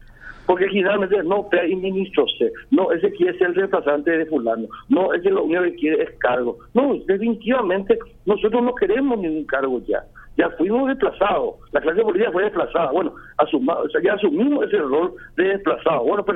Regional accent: Paraguay; Primero como paraguayo, como ciudadano normal

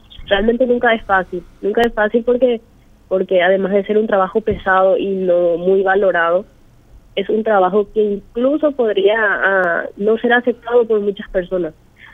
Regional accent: Santaní, San Pedro, Paraguay; Yo soy de Santaní, sí, estoy en Santaní.

